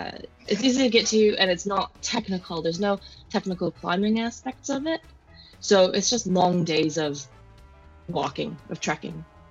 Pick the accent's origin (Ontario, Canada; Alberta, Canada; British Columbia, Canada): Ontario, Canada; now in New Zealand; I'm a Canadian, but living in New Zealand. So I grew up just outside of Toronto, but then I moved to New Zealand 3.5 years ago